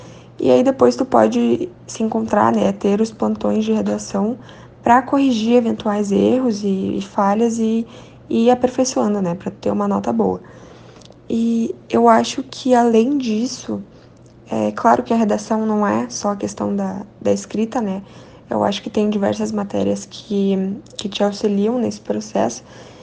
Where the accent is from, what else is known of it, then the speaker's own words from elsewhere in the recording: Maravilha, Santa Catarina, Brazil; eu comecei a minha trajetória como estudante aqui em Maravilha, Santa Catarina, onde os meus pais moram e onde eu nasci.